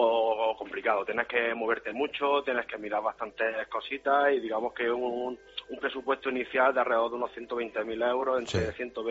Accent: Almería, Andalusia, Spain; now in Madrid, Spain; como somos de Almería, también mucha verdura de Almería.

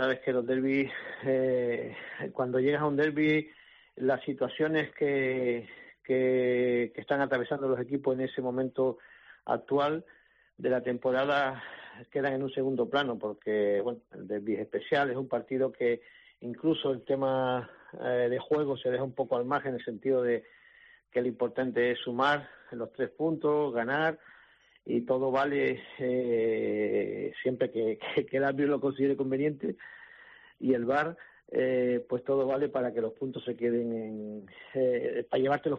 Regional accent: Cardones, Canary Islands, Spain; now in León, Spain; Gran Canario, nacido en Cardones, que no se enfaden los de mi pueblo.

